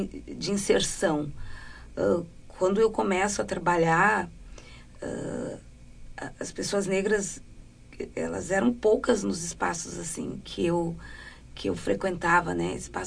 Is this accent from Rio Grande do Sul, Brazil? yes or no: yes; Lajeado, Rio Grande do Sul, Brazil; also born or lived in Taquari; Eu nasci em Taquari, mas com 11 anos eu fui morar em Lajeado, uma cidade de colonização italiana e alemã. E ali eu já era uma das poucas meninas negras que frequentava, digamos, a sociedade lajadense